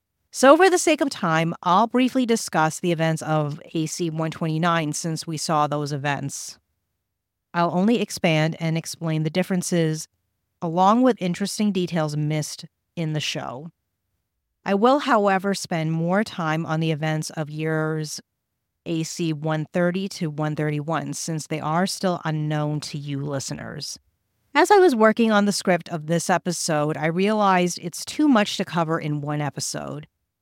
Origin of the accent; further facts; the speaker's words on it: United States; As some of you listeners are aware, I'm an American